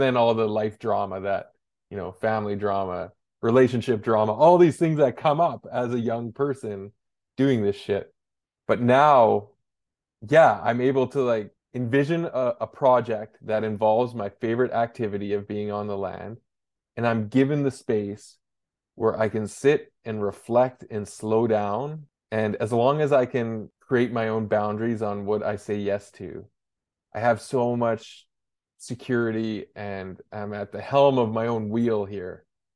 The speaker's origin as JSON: {"language": "English", "town": "Burns Lake", "region": "British Columbia", "country": "Canada", "tie": "born or raised there", "said": "I go back to being growing up in Burns Lake and being a school teacher in Burns Lake."}